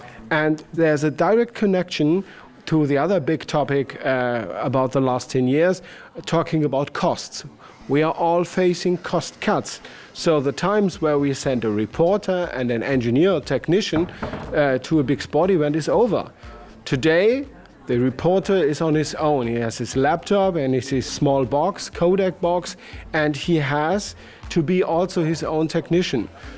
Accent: Germany; I am from Germany. I'm the sports coordinator for ARD German Radio, and I'm based in beautiful Cologne.

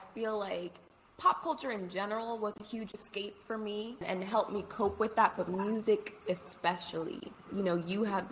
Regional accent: New Jersey, United States; I feel like, you know, people from New York, I'm from Jersey.

